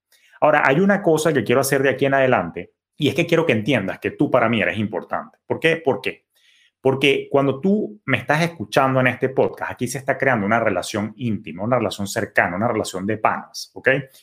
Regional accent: Venezuela; born there; el día de la independencia en mi país natal, Venezuela

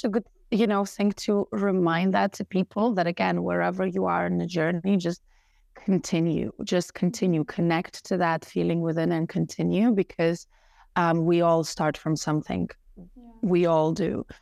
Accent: Lithuania; now in Berlin, Germany; I live in Berlin, and I am from Lithuania.

